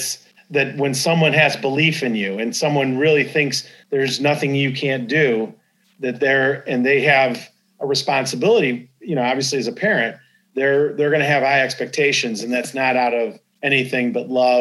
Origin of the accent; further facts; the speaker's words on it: Detroit, Michigan, United States; Well, I grew up in the Detroit area of in Michigan.